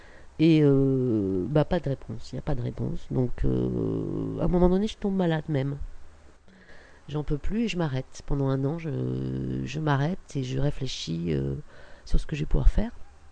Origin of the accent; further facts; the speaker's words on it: Bordeaux, Nouvelle-Aquitaine, France; also born or lived in Paris; Je suis née à Paris et j'ai vécu mes 14 premières années à Bordeaux.